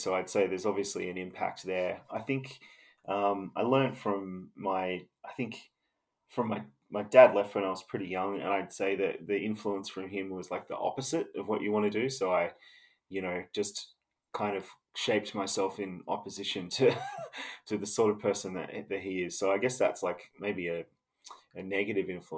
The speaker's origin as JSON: {"language": "English", "town": "Darwin", "region": "Northern Territory", "country": "Australia", "tie": "born or raised there", "also_born_or_lived": "Newcastle / Copacabana", "said": "Well, I was born in Newcastle, which is the question. And then when I was two, we moved to Darwin. So I grew up for half of my life until I was nearly a teenager in Darwin. And then we moved to Copacabana, which is a little beach town on the central coast, about an hour and a half north of Sydney."}